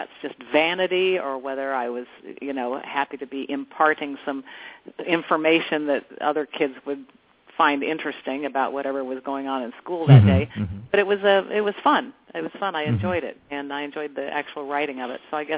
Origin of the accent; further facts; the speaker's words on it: Denver, Colorado, United States; born there; also born or lived in California / Texas; But I got to Houston because my family, I was born in Denver and my family moved to California and then they moved to Texas. And that we didn't move around a lot, but there were a few moves, luckily to really nice places to live.